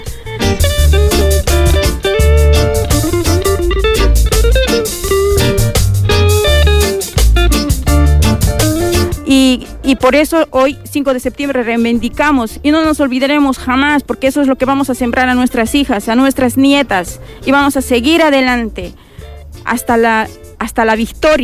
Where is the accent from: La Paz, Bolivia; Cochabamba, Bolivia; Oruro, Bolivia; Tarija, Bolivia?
Cochabamba, Bolivia; now in Palma de Mallorca, Spain; soy de Cochabamba, Bolivia, pero hace años radico aquí en Palma de Mallorca, España.